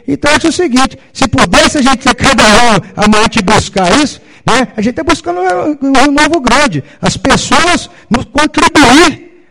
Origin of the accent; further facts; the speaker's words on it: Rio Novo, Minas Gerais, Brazil; Eu gosto das minhas festas, da minha terra, eu gosto da minha terra como um todo. Eu gosto de Rio Novo.